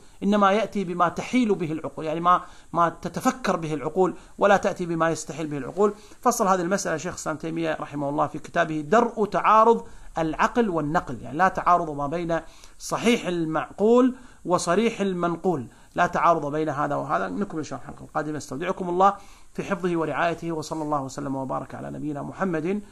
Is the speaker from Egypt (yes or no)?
no; Kuwait; وكتبت مجلة العربي تصدر طبعا عندنا في الكويت